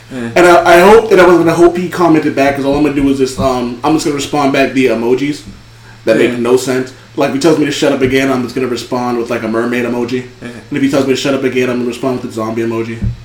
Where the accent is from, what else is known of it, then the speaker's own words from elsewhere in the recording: Boston, Massachusetts, United States; And I'm from Boston, and I don't give a fuck about the Patriots.